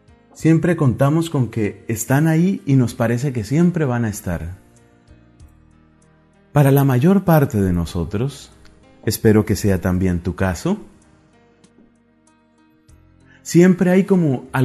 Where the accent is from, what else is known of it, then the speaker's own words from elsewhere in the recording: Colombia; moved away as an adult; now in Dublin, Ireland; mi país de origen es Colombia. A pesar de haber salido varias veces al extranjero, nunca había estado tanto tiempo fuera de mi país.